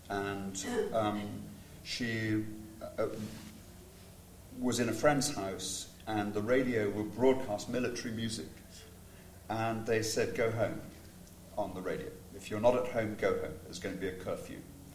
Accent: England, United Kingdom; Because I'm English, it's sort of more empirical.

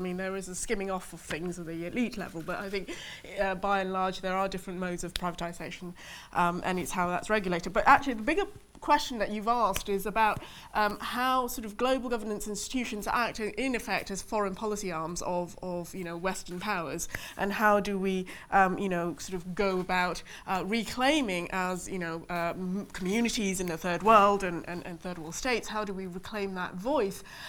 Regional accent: Malaysia; I am from Malaysia and I did go through the privatisation process.

